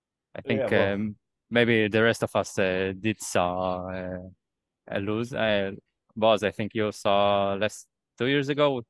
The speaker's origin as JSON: {"language": "English", "country": "Israel", "said": "We're from Israel, so some of us go to one game a season, two if we are lucky."}